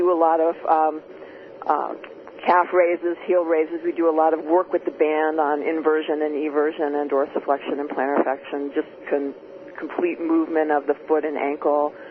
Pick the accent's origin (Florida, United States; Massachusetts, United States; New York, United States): Florida, United States; Miami; now in Chicago, United States; No, I'm from Miami, Florida, in fact.